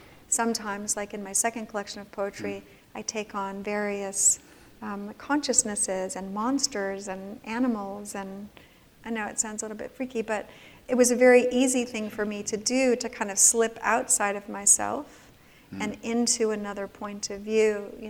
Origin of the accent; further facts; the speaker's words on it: California, United States; I'm from California, so don't... We're all a little bit that way.